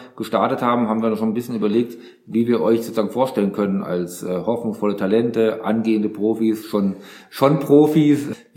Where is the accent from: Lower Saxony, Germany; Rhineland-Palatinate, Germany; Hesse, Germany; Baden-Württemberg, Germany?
Hesse, Germany; Also ich komme so halbwegs aus der Nähe von Aschaffenburg, ich komme auch aus Hessen.